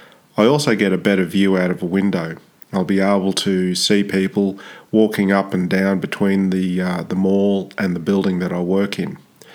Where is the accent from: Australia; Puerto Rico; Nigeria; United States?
Australia; Brisbane, Queensland; also born or lived in Darwin; It's funny, Brisbane is my hometown, but when I think of home, I still think of Darwin.